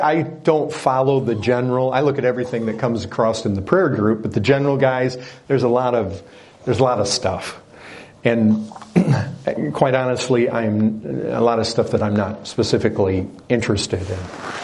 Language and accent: English; Texas, United States; even though I'm from Texas, and so we're still pretty, we like our liberties and like our rights down there quite a bit